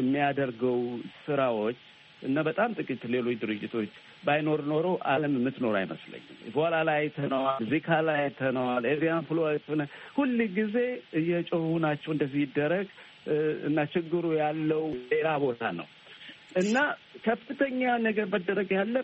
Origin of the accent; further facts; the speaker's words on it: Adama, Oromia, Ethiopia; ድሮ እኔ ሰፈሬ አዳማ ልጅ ነኝ።